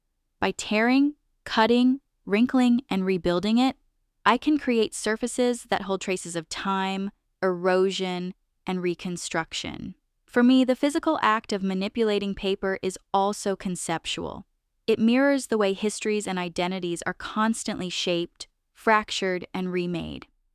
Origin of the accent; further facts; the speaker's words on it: Havana, Cuba; Growing up in Havana, I was always aware of the fragility of things